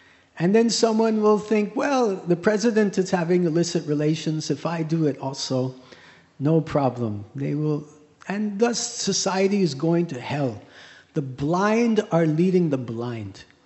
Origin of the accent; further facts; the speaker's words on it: United States; I grew up in the United States